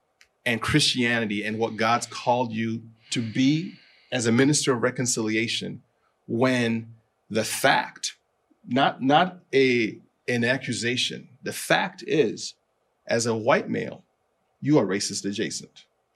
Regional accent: United States; growing up in America amongst in places where I'm always a minority, right?

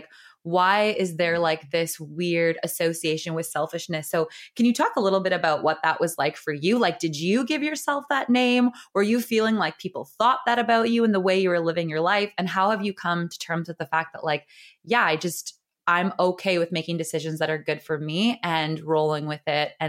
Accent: Canada; As a Canadian growing up in North America, that is definitely the default state of your life ends now and it's no longer about you.

